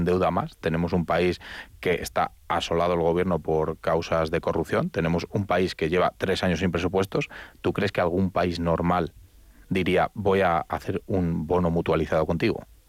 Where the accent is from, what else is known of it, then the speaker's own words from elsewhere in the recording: Spain; a cualquier español, como español, nos vendría estupendo que existieran esos eurobonos